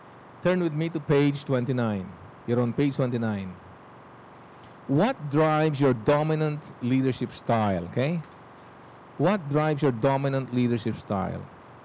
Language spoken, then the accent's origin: English; Tarlac, Philippines; And I grew up in Tarlac, Tarlac, by the way.